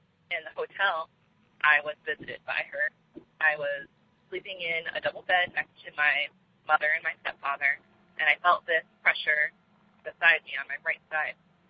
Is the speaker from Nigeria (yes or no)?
no; Connecticut, United States; now in Beverly, United States; Hi, this is … from Beverly, Massachusetts. I'm originally from Connecticut